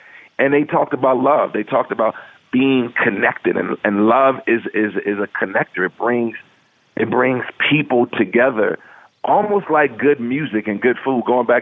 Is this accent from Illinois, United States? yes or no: yes; Chicago, Illinois, United States; you're a New Yorker, I'm from Chicago.